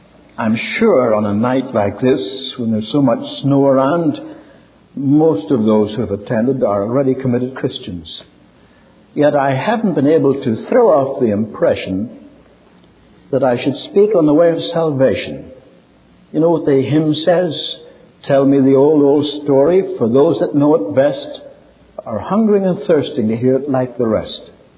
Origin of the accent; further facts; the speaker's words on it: Ireland; born there; Though I was born in Ireland, I didn't need to be naturalized.